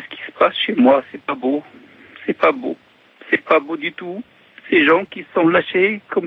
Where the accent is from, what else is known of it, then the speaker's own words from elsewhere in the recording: Morocco; moved away as an adult; now in France; Moi, je suis parti du Maroc depuis 80. J'étais prof de maths. Et j'ai fait 6 mois de prison pour opinion politique. Et j'ai eu ma chance de traverser, de venir en France.